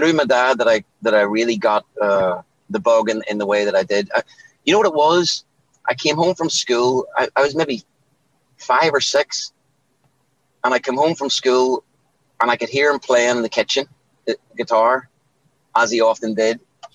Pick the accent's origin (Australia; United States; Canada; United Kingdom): United Kingdom; Northern Ireland; growing up where I grew up, there was always music in the house.